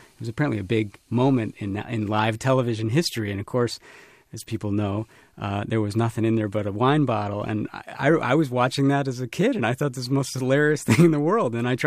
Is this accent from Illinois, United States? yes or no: yes; Chicago, Illinois, United States; as a young, kid growing up in Chicago.